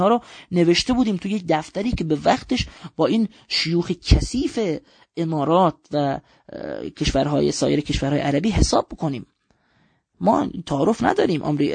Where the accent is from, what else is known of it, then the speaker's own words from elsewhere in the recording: Iran; گرچه بنده به عنوان یک ایرانی که توان زمینی کشورم رو میدونم